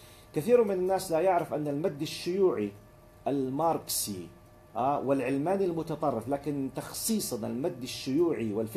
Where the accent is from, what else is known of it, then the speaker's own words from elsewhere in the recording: Jordan; كوني أنا من الأردن عم بحكي عما شيء أنا شهدته